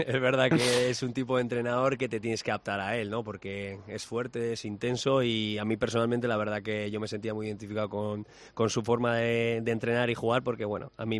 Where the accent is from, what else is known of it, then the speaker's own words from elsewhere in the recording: Basque Country, Spain; pues como bien vasco que soy, empezaba a repartir leña